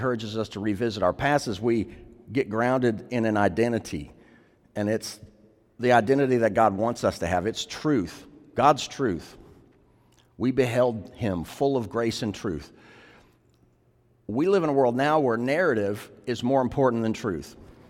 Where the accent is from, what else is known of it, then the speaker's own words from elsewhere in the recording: the South, United States; I'm a Southerner, you know, like we're huggy